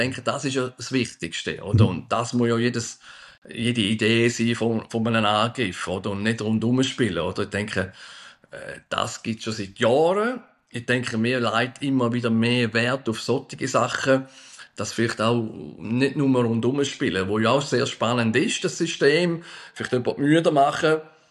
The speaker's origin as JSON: {"language": "German", "country": "Switzerland", "said": "wir sind Schweizer und wir bleiben Schweizer, oder?"}